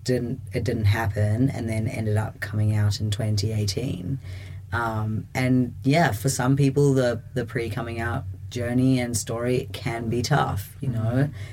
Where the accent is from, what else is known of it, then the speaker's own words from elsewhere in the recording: South Africa; born there; I was born in South Africa. I had an extremely Christian family and religious family